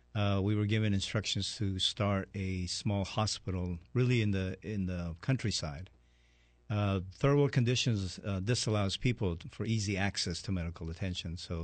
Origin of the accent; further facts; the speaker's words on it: Canada; Even though I'm a Canadian and studied in the U.S. undergraduate, I actually went through the medical program and training in Honduras, Central America.